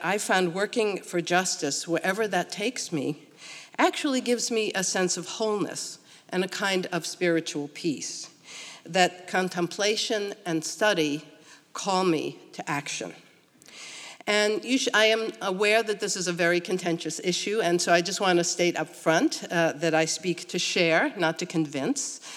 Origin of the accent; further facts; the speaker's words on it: Sharon, Massachusetts, United States; I did start out as a nice Jewish girl growing up in Sharon, Massachusetts. I went to Hebrew school 3 days a week.